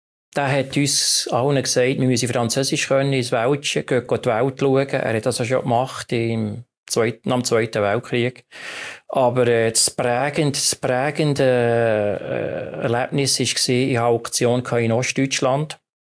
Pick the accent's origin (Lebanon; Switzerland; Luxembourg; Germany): Switzerland; Bern; Das Bernbiet als Berner.